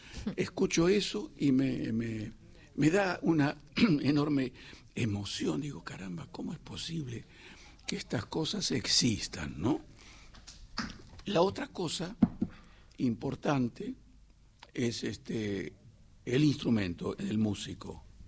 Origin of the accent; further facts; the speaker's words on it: Buenos Aires, Argentina; born there; Yo nací en Buenos Aires, pero yo no tengo nada de la actitud del porteño, pero no porque yo sea antiporteño, yo soy nacido en Buenos Aires, conozco las buenas mañas y las otras